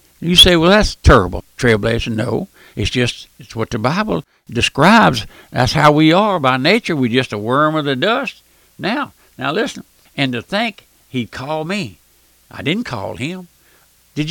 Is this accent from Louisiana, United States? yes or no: yes; Louisiana, United States; born there; I was born out here in South Louisiana on a strawberry farm, and my dad and my mother were poor.